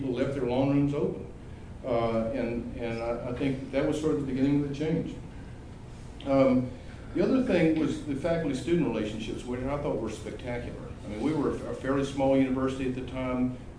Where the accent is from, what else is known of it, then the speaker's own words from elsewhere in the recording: Stanton, United States; The first is, I grew up over in Stanton. We only had 4 people from our high school come over here